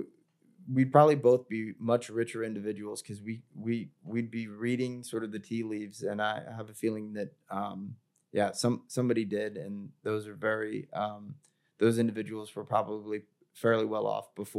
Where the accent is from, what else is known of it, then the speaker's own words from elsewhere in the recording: Missouri, United States; now in California, United States; Like, I grew up in Missouri, and so it was like, yeah, a lot of really old timey dishes and stuff